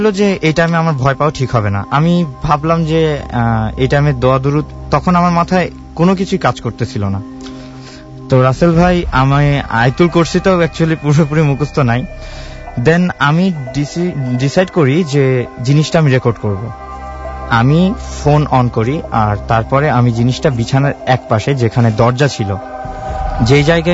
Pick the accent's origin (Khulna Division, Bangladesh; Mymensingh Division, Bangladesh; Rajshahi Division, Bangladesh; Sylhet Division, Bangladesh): Rajshahi Division, Bangladesh; Rajshahi; now in Dhaka, Bangladesh; তো ভাইয়া, আমি আমার হোম টাউন রাজশাহী।